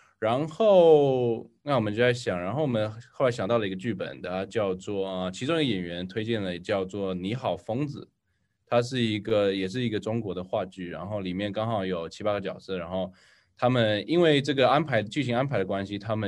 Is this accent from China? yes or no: no; Taiwan; now in Seattle, United States; 因为我其实是4年前我从台湾搬来西雅图